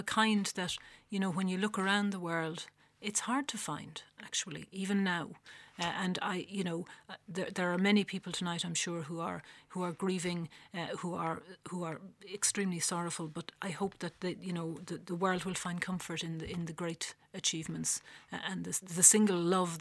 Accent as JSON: {"language": "English", "country": "Ireland", "tie": "born or raised there", "said": "most of us growing up in Ireland would have been aware of apartheid."}